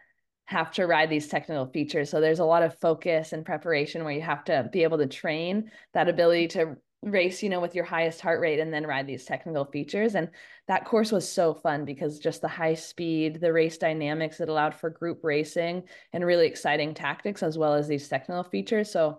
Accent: Park City, Utah, United States; I know I started first grade there. So first grade all the way through Park City High.

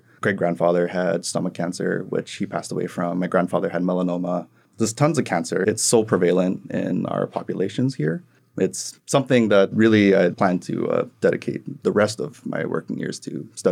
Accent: Kohala, Hawaii, United States; I'm originally from Kohala on the Big Island, so very, very, very rural community.

